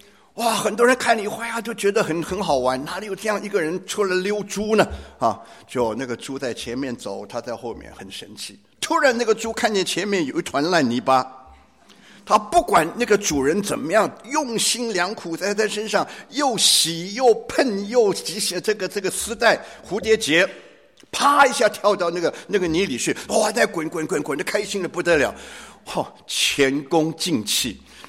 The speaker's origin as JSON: {"language": "Chinese", "country": "Taiwan", "moved": "as an adult", "lives_now": "United States", "said": "1977年我们全家从台湾搬到美国。"}